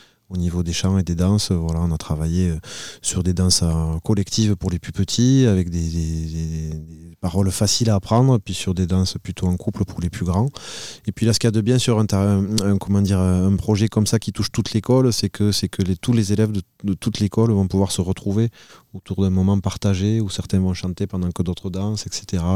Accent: Toulouse, Occitanie, France; born there; je suis né à Toulouse, dans une famille de républicains espagnols.

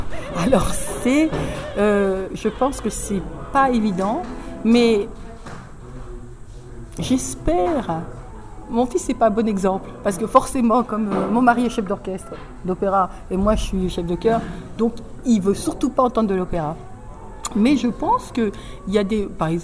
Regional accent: Nancy, Grand Est, France; Et j'ai commencé à Nancy, dans ma ville natale.

